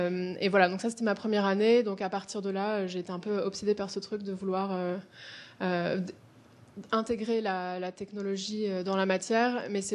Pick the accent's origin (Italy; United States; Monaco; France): United States; California; en fait, j'ai grandi en Californie.